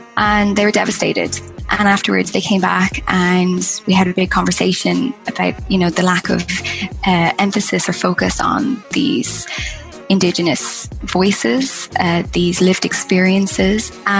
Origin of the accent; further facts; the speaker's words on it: Ireland; I'm originally from Ireland